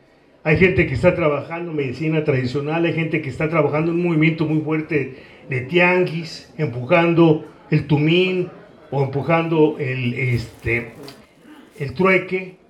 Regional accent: Oaxaca, Mexico; porque la mayoría de los autores venimos de Oaxaca

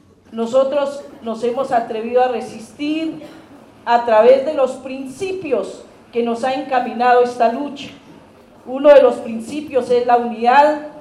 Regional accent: Colombia; Vengo de Colombia … del Consejo Regional Indígena del Cauca

